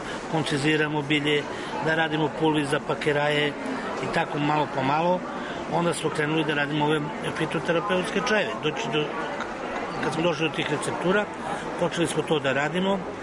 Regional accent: Donji Dušnik, Nišava District, Serbia; born there; u mom kraju, tamo gde sam rođen, u Donjem Dušniku, odnosno u Sopotnici.

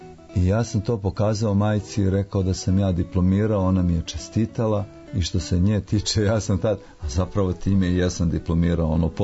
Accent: Pljevlja, Pljevlja Municipality, Montenegro; u mom rodnom gradu, gde sam ja završio školu, gimnaziju, eto i rodio se.

